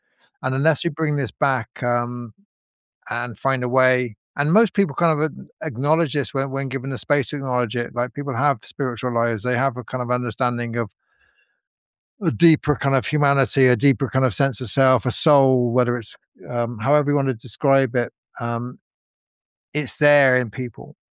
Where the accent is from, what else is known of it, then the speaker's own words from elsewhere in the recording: Bristol, South West England, United Kingdom; I'm from Bristol, and that was a port, and there's a lot of early immigration there